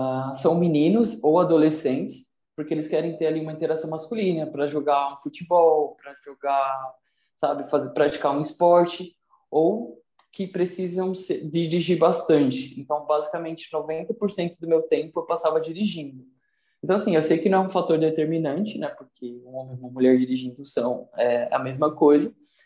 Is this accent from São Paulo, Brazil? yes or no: yes; São Paulo, Brazil; Eu tenho 27 anos e sou de São Paulo, capital.